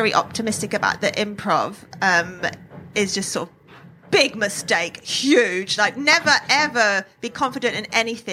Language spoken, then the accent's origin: English; Scotland, United Kingdom; You're obsessed with Lawrence, but I'm Scottish too.